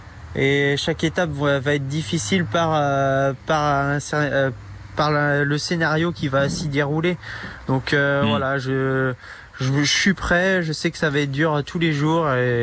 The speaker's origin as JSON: {"language": "French", "country": "France", "said": "En tant que Français, je voudrais que ce soit un Français qui gagne."}